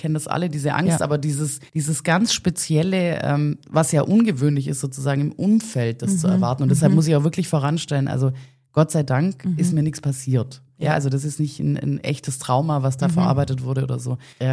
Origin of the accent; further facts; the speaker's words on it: Baden-Württemberg, Germany; wo ich aufgewachsen bin, das war halt 20 Kilometer weg von der nächsten cooleren Stadt, Ravensburg